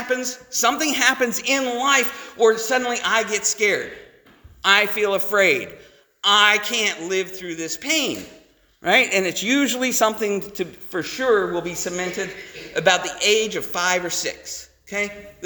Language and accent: English; Provo, Utah, United States; born there; So, I was born in Provo, Utah. I come from Mormonism. We don't drink no matter what.